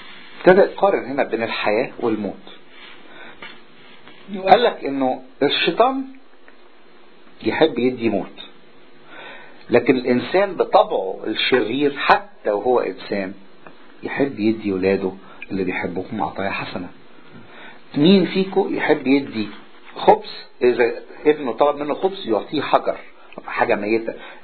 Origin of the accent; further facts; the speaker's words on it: Egypt; السامرية وزي ما ده جاء عاش عندنا في مصر 3.5 سنين